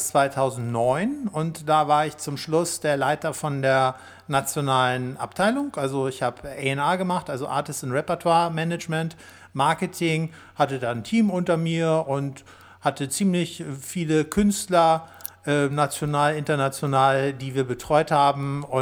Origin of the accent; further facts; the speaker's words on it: Kiel, Schleswig-Holstein, Germany; also born or lived in Hamburg; now in Berlin, Germany; Und ich komme aus Kiel tatsächlich, war lange Zeit in Hamburg, lebe jetzt in Berlin. Und ich bin halt ein norddeutsches Gewächs sozusagen.